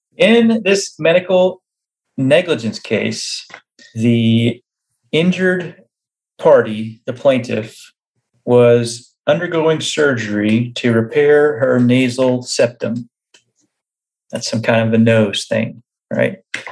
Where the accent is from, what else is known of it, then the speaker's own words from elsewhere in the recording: El Reno, Oklahoma, United States; I'm from El Reno.